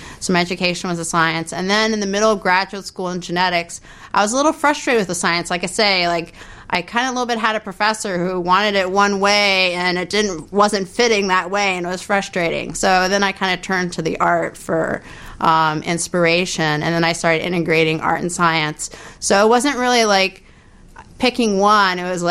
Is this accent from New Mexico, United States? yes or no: no; San Francisco, California, United States; growing up in San Francisco, I was exposed to art and science.